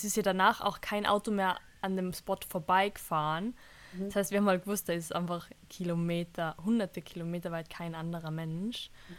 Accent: Austria; die Leute fragen, woher ich bin und ich sage, ich bin Österreicherin

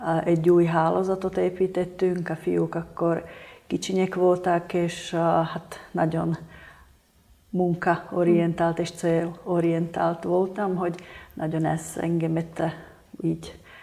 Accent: Slovakia; first language Slovak; Hungarian is a second language; Én Szlovákiáról érkezem, ott lakom, és több mint 30 éve hálózatépítéssel foglalkozom. A anyanyelvem szlovák, nem magyar, és a nagyszüleim beszéltek magyarul, és őtőlük tanultam magyarul beszélni.

